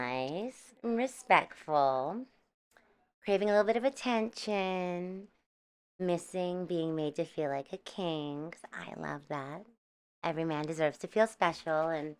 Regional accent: Vancouver, British Columbia, Canada; born there; I was born in Canada.

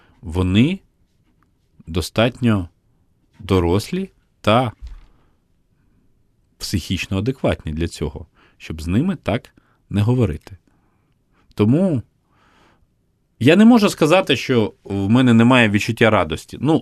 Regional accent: Kyiv, Ukraine; Ну, ми як кияни в цьому сенсі маємо тішитись тим, що зупинилася частина метрополітену

